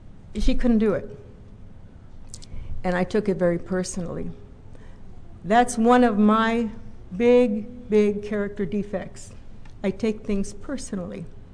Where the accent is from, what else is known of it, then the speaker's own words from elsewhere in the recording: Los Angeles, California, United States; I forgot to tell you, I'm from Boyle Heights area of LA. And that's where Whittier Boulevard, we used to go cruising on Whittier Boulevard.